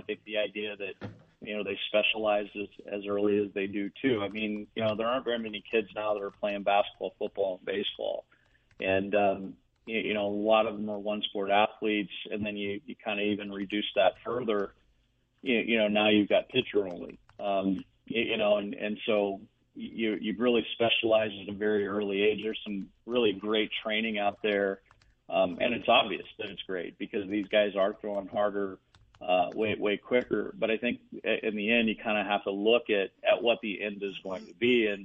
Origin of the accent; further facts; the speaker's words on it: Bloomington, Illinois, United States; I'm from Bloomington, Illinois, so I kind of grew up right in the middle between Cub territory and Cardinal territory, and so it's actually kind of home for me.